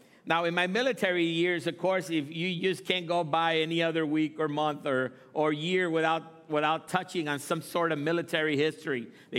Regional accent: Puerto Rico; And I'm from Puerto Rico

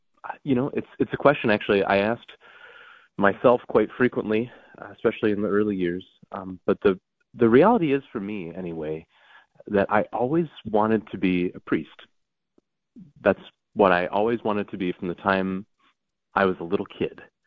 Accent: Warren, Minnesota, United States; I am calling in from my little hometown in Warren, Minnesota, which is 15 miles from North Dakota and 60 miles from Canada.

